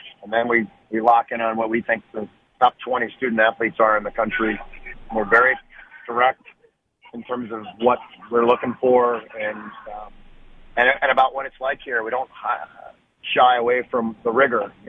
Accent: Indiana, United States; I remember distinctly I wanted to play at Indiana or Butler. I'm from Indiana

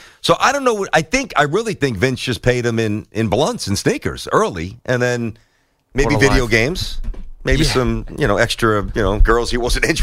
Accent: Brooklyn, New York, United States; We're boys, man. I mean, we're both from Brooklyn.

